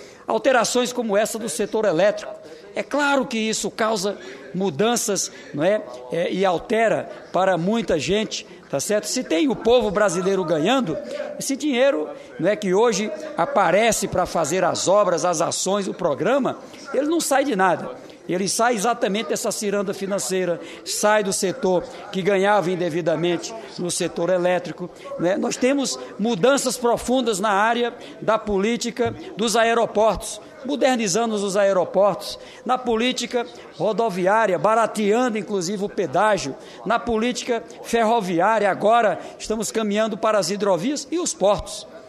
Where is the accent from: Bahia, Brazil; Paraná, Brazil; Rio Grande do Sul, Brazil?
Paraná, Brazil; Um produto produzido lá no meu estado, poder chegar a outros lugares do Brasil através de navios